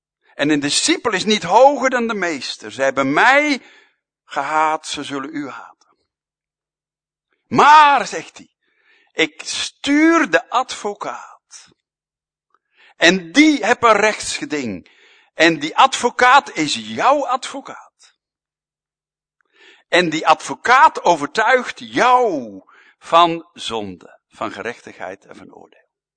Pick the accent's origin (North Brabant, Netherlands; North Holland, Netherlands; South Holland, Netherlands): South Holland, Netherlands; Hardinxveld; born there; 1 in Almere en 1 in Hardingsveld, mijn geboorteplaats.